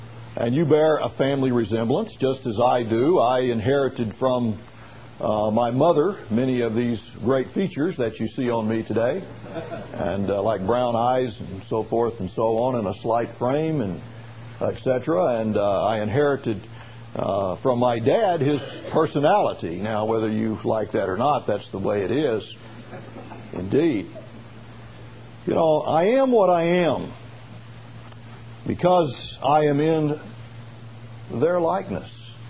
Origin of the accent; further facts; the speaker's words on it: Shreveport, Louisiana, United States; born there; Now, I don't know really why, but I was born in Shreveport, Louisiana, believe it or not